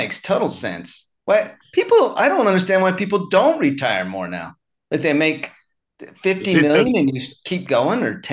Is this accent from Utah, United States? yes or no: yes; Utah, United States; now in Germany; I'm not from Sweden. I'm from Utah originally.